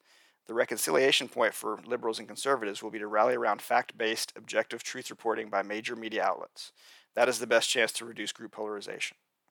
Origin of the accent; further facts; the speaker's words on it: Oklahoma, United States; The death rates for my home state of Oklahoma was 5.25%